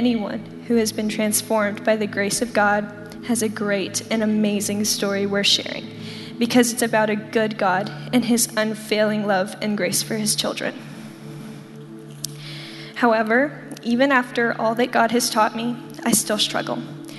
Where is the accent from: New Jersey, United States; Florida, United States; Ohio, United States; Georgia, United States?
Georgia, United States; now in Texas, United States; In June of 2019, my family and I moved from Georgia to Texas. I had lived in Georgia my entire life